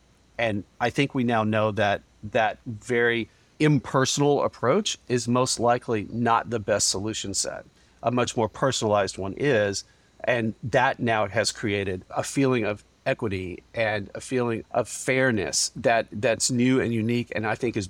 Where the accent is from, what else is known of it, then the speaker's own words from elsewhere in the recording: Kentucky, United States; I grew up very humbly in Western Kentucky on a working family farm.